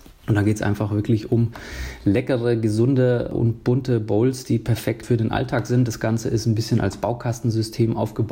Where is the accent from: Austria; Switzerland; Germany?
Germany; Bavaria; bei uns in Bayern sagt man Kartoffikäs.